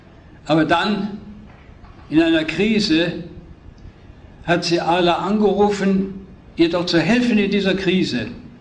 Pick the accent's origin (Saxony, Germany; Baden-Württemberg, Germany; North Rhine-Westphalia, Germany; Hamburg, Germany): North Rhine-Westphalia, Germany; Bergneustadt; In meiner Heimatstadt Bergneustadt ist jeder zehnte Moslem.